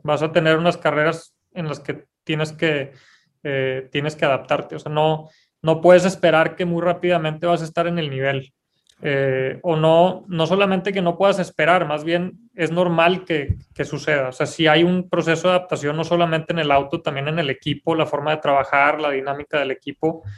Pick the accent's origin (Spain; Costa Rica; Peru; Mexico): Mexico; lo digo desde mi camiseta como mexicano, como latino